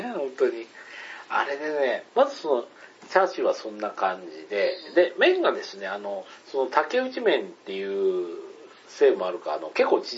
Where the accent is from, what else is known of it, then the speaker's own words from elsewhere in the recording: Kansai, Japan; 私関西人ですけど、